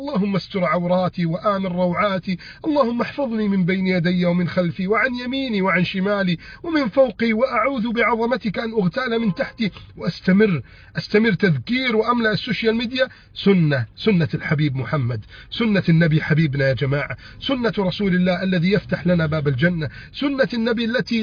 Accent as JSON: {"language": "Arabic", "country": "Egypt"}